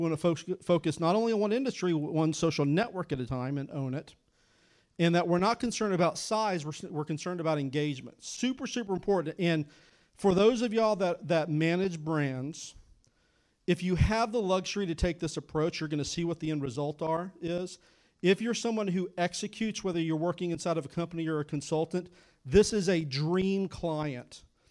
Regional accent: McAllen, Texas, United States; And I was born and raised on the Mexican border down in McAllen, Texas, and I'd been around Topo Chico my whole life.

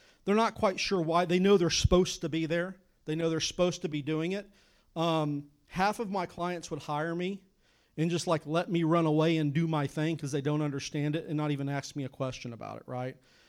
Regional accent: McAllen, Texas, United States; And I was born and raised on the Mexican border down in McAllen, Texas, and I'd been around Topo Chico my whole life.

